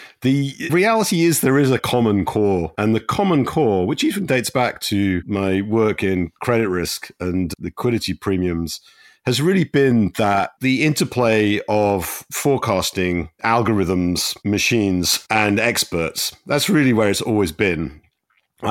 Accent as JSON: {"language": "English", "region": "North West England", "country": "United Kingdom", "said": "I come from Cheshire. My nearest team was Crewe Alexandra, which is not a bad team. But anyway, I did not grow up with football in my blood."}